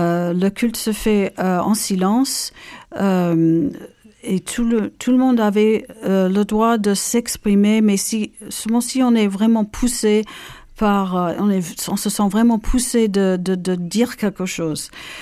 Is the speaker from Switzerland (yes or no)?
no; United States; French is a second language; now in France; Non, je suis américaine. J'ai un nom de famille français parce que mon père était d'origine suisse.